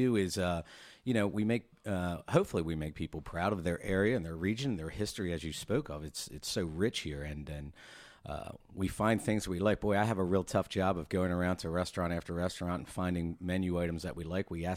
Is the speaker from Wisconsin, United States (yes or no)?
no; Maryland, United States; Yeah, I'm originally from Maryland.